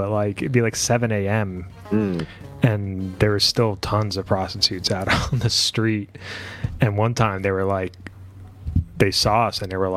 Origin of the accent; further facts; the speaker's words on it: New York City, New York, United States; But man, that's what it was like growing up in New York City.